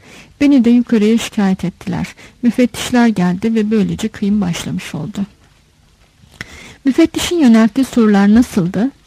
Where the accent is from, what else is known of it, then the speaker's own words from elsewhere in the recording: Keşan, Edirne, Turkey; born there; Bir sırtmacın oğlu olarak 1943'te Keşan'ın Koz köyünde doğdum.